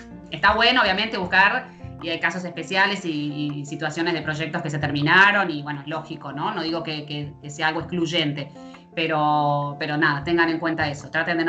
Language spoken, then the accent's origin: Spanish; Argentina; Nosotros, como en Argentina, estamos... te diría que estamos a la vanguardia